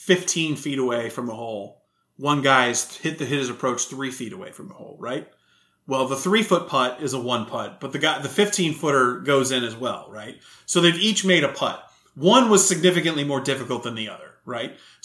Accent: Houston, Texas, United States; Now, this appealed to me because I'm from Texas. I'm from a group in Houston.

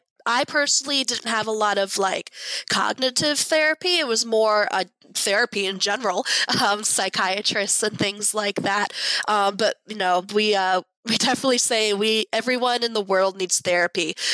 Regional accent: Pennsylvania, United States; now in Virginia, United States; we moved from Pennsylvania. I live in Virginia now

